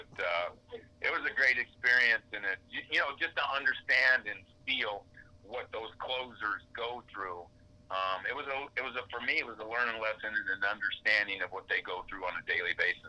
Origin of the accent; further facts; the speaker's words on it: New York, United States; growing up in New York with my father as the Yankee and him bringing all the baseball cards home all the time